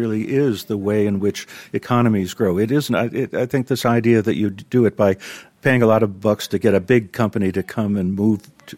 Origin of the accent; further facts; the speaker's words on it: Buffalo, New York, United States; And I grew up in Buffalo, and that was a steel-making center.